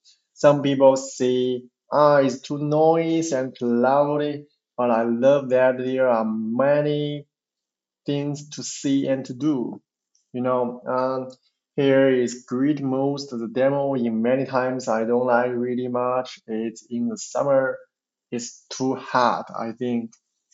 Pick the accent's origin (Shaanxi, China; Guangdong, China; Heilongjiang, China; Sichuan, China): Shaanxi, China; Xi'an; English is a second language; I'm from Xi'an, an inland city in the North China, and I work here as a software engineer.